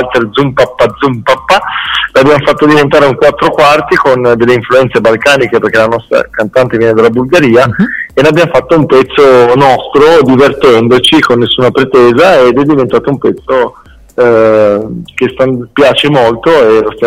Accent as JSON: {"language": "Italian", "region": "Piedmont", "country": "Italy", "said": "in Sud Italia e dalle nostre parti invece, che siamo del Piemonte"}